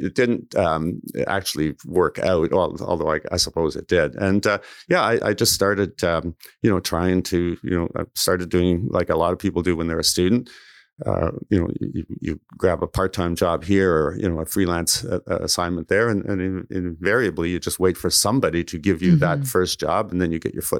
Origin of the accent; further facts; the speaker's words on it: Toronto, Ontario, Canada; hockey became part of the Saturday morning routine for me as a child growing up in Toronto